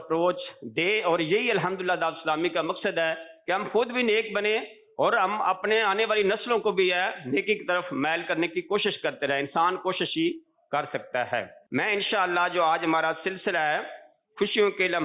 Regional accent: Punjab, Pakistan; now in Rawalpindi, Pakistan; district منڈی بہو دین کا ایک چھوٹا سا گاؤں انی چک تھابل بیسک میرا وہاں سے تعلق ہے اور یہاں راولپنڈی پنڈوڑا سے میں بطور سلسلہ اپنی جاب کے یہاں پہ کام کر رہا ہوں

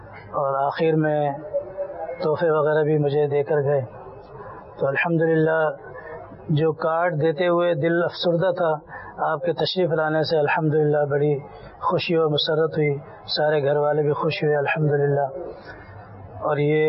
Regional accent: Sukkur, Sindh, Pakistan; میرا تعلق سکھر سے ہے.

